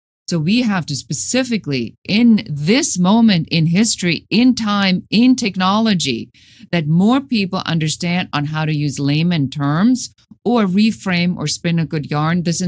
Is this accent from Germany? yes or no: yes; Germany; English is a second language; now in United States; Originally, I'm from Germany.